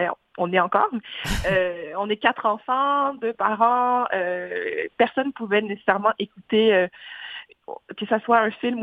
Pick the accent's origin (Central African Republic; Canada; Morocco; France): Canada; Quebec; born there; je suis née au Québec.